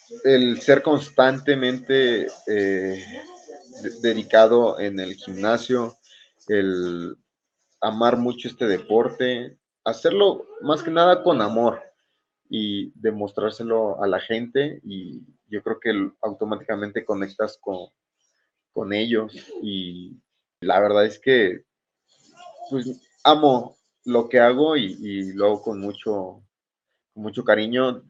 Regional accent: Mexico; representando a mi país, de mis orígenes, de donde soy, y la verdad es que muy ansioso de poder poder representar a mi México

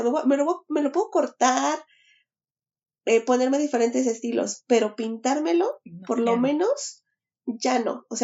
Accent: Mexico City, Mexico; yo como vengo de Ciudad de México

